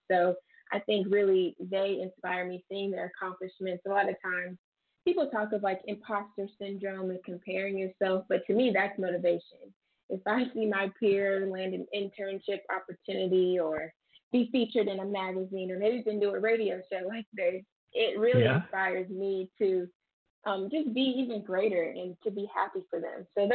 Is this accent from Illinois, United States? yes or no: yes; Illinois, United States; I was, of course, a title holder in my home state of Illinois